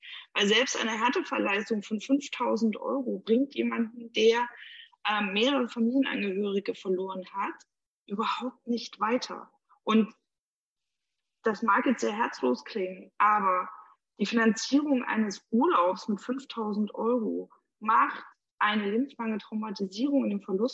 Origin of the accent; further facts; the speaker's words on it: Jena, Thuringia, Germany; ich komme nun mal aus Jena